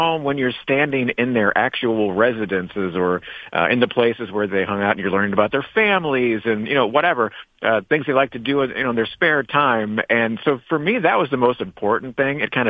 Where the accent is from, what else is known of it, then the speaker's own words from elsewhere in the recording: Missouri, United States; Yeah, my home state of Missouri. Yeah, I love the Truman Library.